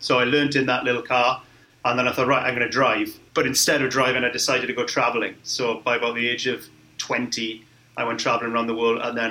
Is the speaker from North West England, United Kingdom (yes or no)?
no; Wales, United Kingdom; He liked to think of himself as a bit of a rallier, because I'm from the Welsh Valleys.